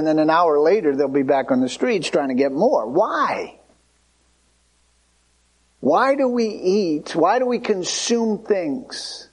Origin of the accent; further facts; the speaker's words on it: Massachusetts, United States; Clams and oysters, and growing up on Cape Cod, having them raw and having them all sorts of ways.